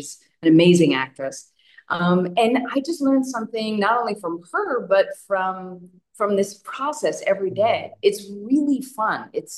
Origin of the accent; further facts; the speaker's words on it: Westbury, New York, United States; born there; I was born Long Island Jewish, with a in Westbury, and then we moved when I was one to F